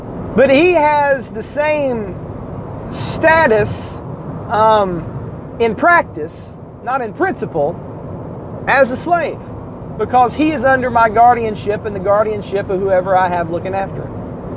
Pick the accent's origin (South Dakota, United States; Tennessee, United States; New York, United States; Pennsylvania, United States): Tennessee, United States; Fun fact, I am from Hamilton County, Tennessee. I was born in Memorial Hospital in 1982.